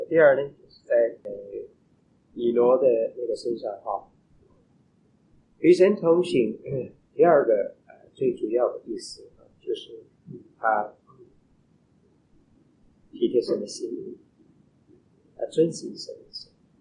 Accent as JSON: {"language": "Chinese", "country": "China", "said": "就好像我们中国人说那个夫妻的关系"}